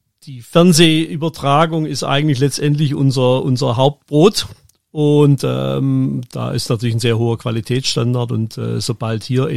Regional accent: Germany; now in Switzerland; Ich bin dann als Deutscher noch in die Schweiz gekommen.

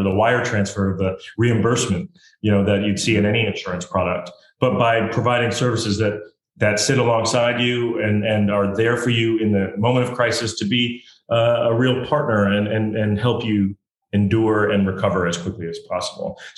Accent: United States; And, I'm an American.

